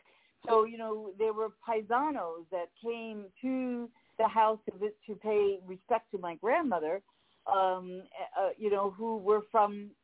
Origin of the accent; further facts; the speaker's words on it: Brooklyn, New York, United States; born there; I was born in Brooklyn and to an Italian-American family. My parents were born here, but my grandparents were born in Italy.